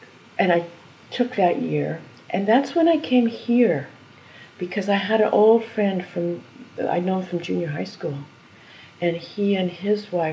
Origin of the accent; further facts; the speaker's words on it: Los Angeles, California, United States; The trouble with growing up in Los Angeles is that rain seems unnatural.